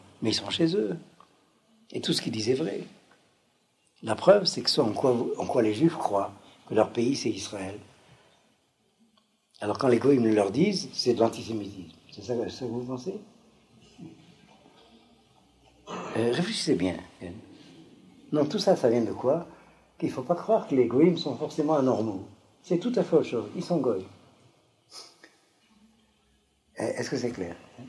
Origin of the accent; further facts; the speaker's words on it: Algeria; accent: Toulouse